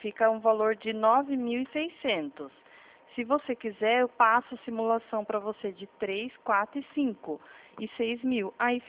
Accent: Atibaia, São Paulo, Brazil; Eu sou do interior de Atibaia, é estado de São Paulo, tá?

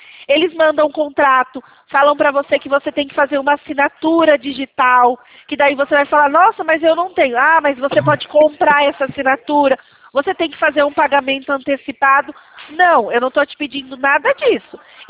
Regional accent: Itatiba, São Paulo, Brazil

